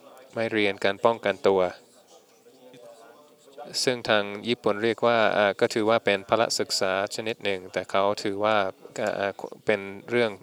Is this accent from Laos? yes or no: no; Japan; Thai is a second language; ผมเป็นคนญี่ปุ่น